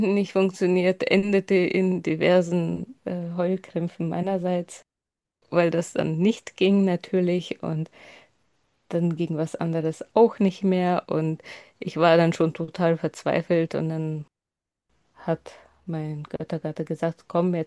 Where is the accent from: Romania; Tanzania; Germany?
Germany; Bavaria; ich bin jetzt 38 Jahre alt, ich komme aus Bayern, in der Nähe von Regensburg